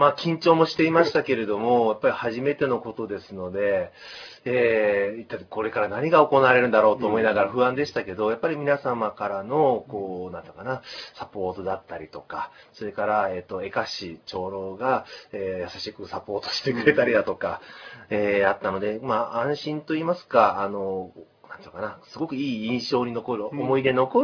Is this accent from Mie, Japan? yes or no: no; Osaka, Japan; 私大阪出身なんですけども、大阪にいる頃から憧れの土地といいますか、私もともと、沖縄系とか琉球系の、血が入っていて、